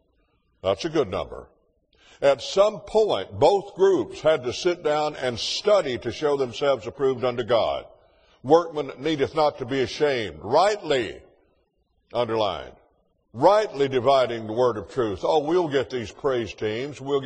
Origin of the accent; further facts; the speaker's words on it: Alabama, United States; And growing up in Alabama, I grew up under one culture.